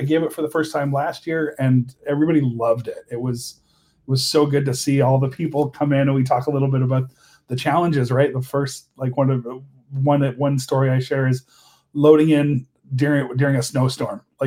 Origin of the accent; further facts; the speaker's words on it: California, United States; Well, as a 6-year-old growing up in California, I knew the motion picture industry was an actual industry